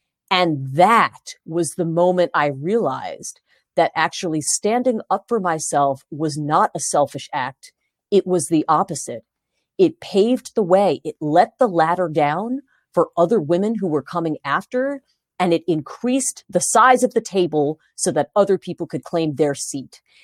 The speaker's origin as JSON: {"language": "English", "town": "Huntington", "region": "New York", "country": "United States", "tie": "born or raised there", "also_born_or_lived": "Brooklyn", "said": "I was born in Brooklyn, first of all, which I think explains a lot, right? And I grew up in a town called Huntington on Long Island, New York."}